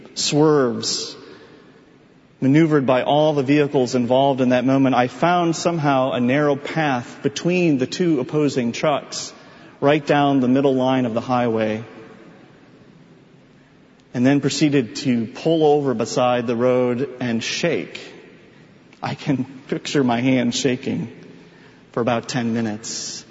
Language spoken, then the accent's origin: English; Michigan, United States; I remember distinctly a moment years ago when I was a young driver growing up in Michigan.